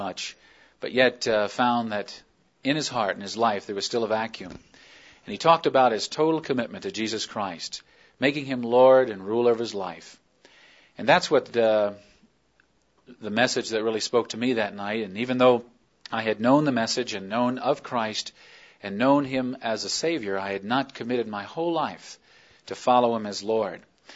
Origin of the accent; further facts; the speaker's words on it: New Jersey, United States; I grew up in New Jersey. That's a state way on the other end.